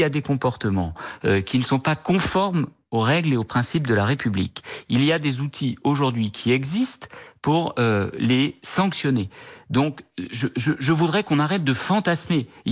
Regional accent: La Courneuve, Île-de-France, France; also born or lived in Saint-Denis; je suis né à Saint-Denis, j'habite la Courneuve depuis ma naissance il y a près de 50 ans. Et je fais des permanences dans le canton dans lequel je suis élu, la Courneuve, dans lequel je vis depuis toujours, où j'ai été scolarisé, où mes enfants sont scolarisés.

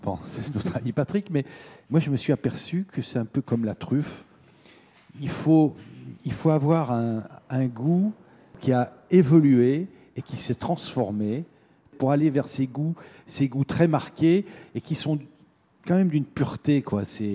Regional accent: France; un marché chez nous, en France

